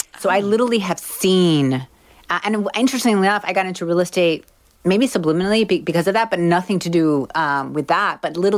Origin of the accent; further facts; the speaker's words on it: Miami, Florida, United States; I mean, I'm from Miami. Miami's gotten so expensive.